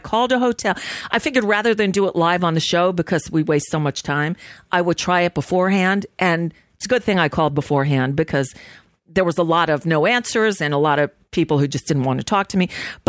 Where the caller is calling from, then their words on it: United States; Yes, hi. I'm calling from the United States.